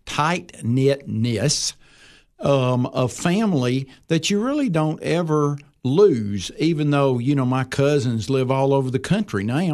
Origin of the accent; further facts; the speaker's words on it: Tennessee, United States; But I'm a White County boy. Okay. I was born in White County.